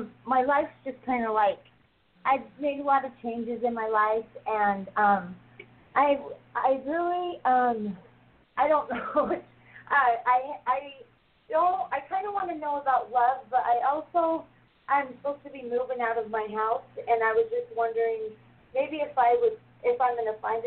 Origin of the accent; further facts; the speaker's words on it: Wyoming, United States; I'm from Wyoming